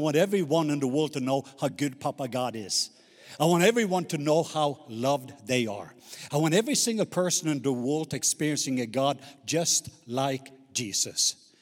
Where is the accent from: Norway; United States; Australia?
Norway; Southern Norway; English is a second language; I'm from the southern part of Norway. So I'm a true southerner, in case you were worried.